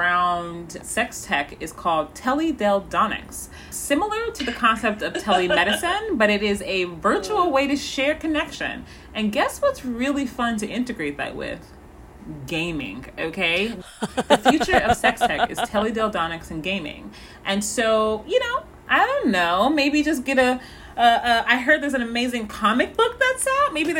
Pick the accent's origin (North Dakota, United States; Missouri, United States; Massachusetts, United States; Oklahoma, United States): Missouri, United States; I am from Missouri. I went to school for a few years in St. Louis, Missouri, around the beginning of Black Lives Matter.